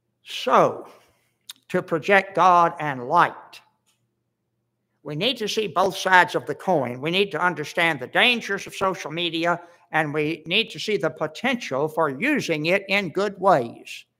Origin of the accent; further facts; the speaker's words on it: Florida, United States; I grew up in South Florida. Some of the best honey you can have is orange blossom honey.